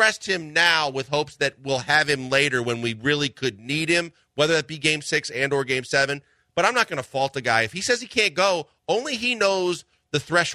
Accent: Milwaukee, Wisconsin, United States; You know it is my hometown team.

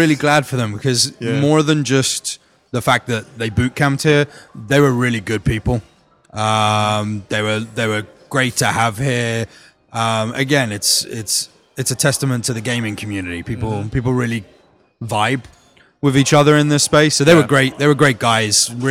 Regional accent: United Kingdom; And that felt really good for me being British and it being a game I really love.

